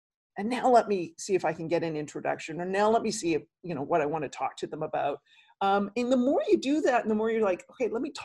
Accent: New York, United States; if I was being my New Yorker self, I'd say something worse.

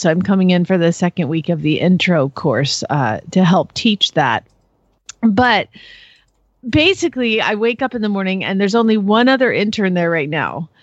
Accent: Phoenix, Arizona, United States; from Phoenix, Arizona

